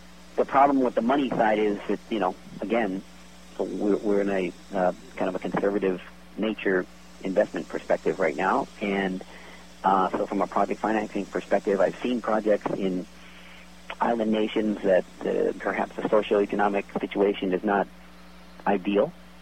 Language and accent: English; Hawaii, United States; Well, you know … is a Hawaiian name, and I grew up in Hawaii, so obviously my heart goes to Hawaii